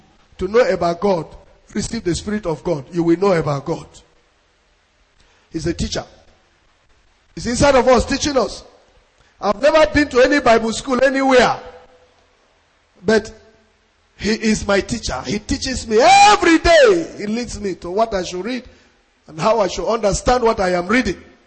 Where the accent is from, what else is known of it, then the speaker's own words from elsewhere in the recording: Nasarawa, Nigeria; I am from Nasarawa State.